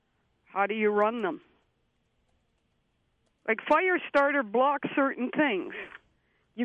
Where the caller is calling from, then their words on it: Oshawa, Ontario, Canada; Hi, Oshawa, guys.